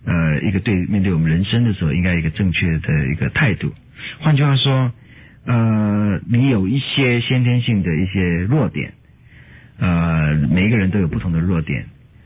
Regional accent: Taiwan; born there; 我是出生在台湾。

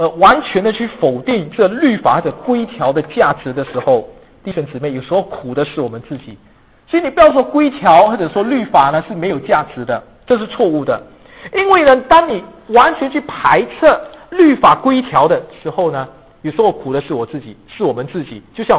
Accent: Malaysia; 我从马来西亚来，我特别喜欢吃一种果子

